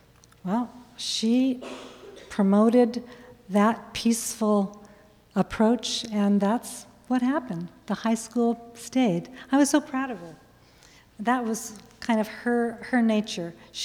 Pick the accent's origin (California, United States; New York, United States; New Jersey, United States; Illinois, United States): California, United States; Oakland; born there; And I was born in Oakland, California.